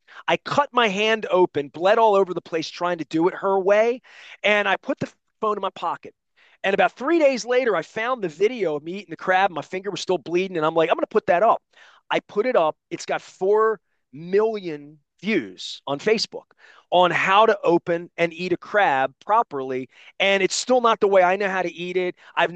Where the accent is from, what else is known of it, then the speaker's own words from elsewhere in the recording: Dundalk, Maryland, United States; I'm from Dundalk, East Side, West Side.